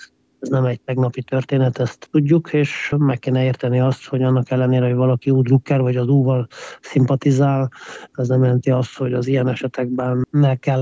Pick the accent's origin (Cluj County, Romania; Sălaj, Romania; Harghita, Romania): Cluj County, Romania; Cluj-Napoca; én kolozsvári vagyok, Kolozsváron születtem, itt élek 50 éve ebben a városban